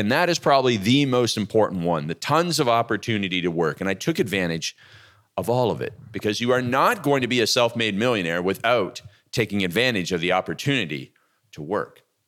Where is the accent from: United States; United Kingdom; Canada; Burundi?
Canada; born there; I was born in Canada in 1975. It is a very good country.